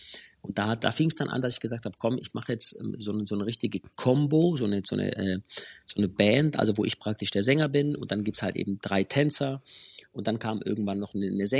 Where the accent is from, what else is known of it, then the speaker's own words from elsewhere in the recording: Hechingen, Baden-Württemberg, Germany; Ich bin aus Hechingen, das ist eine 20.000 Einwohnerstadt.